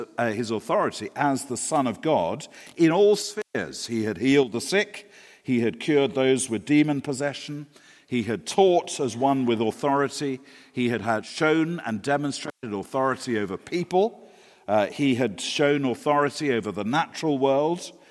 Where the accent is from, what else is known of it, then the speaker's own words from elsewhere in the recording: England, United Kingdom; Certainly, I mean, I come from England. It's certainly not a very English way of dealing with what seems like a perfectly reasonable question.